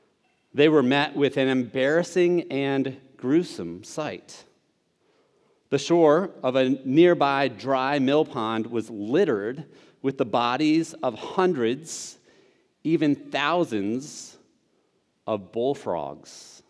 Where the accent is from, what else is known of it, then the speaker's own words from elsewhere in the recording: Windham, Connecticut, United States; 1754, frogs invaded my hometown. The story goes something like this. On a hot, humid night in June 1754, residents of Windham, Connecticut